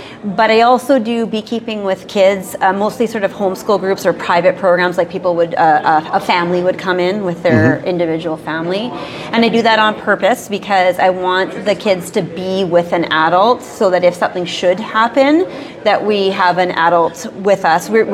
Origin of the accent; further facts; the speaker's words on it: Canada; I am from Canada, so we have a shorter mating window.